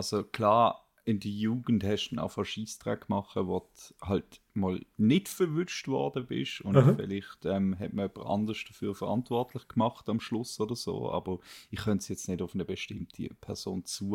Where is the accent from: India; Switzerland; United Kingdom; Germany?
Switzerland; dort, wo ich aufgewachsen bin, wo du einfach immer hast können trinken. In der Schweiz kannst du aus den Brunnen trinken.